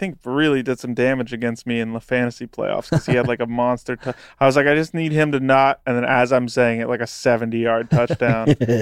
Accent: Zanesville, Ohio, United States; Zanesville, Ohio.

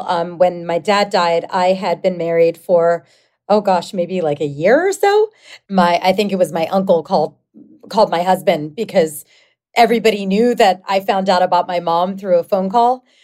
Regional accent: Philadelphia, Pennsylvania, United States; I'm from Philadelphia and they moved to like this condo outside Philly from my big, big, you know, house that I grew up in.

